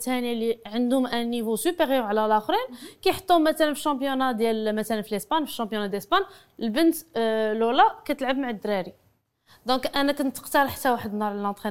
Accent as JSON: {"language": "Arabic", "country": "Morocco", "said": "فانا كمغربيه مره مغربيه غنبغي نشارك في بلادي"}